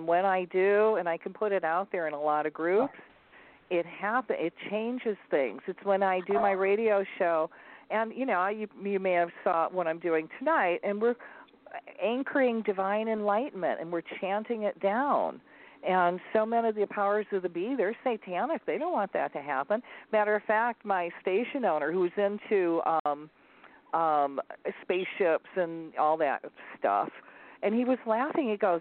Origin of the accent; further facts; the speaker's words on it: Michigan, United States; accent: Michigan; My Michigan accent comes out every now and then.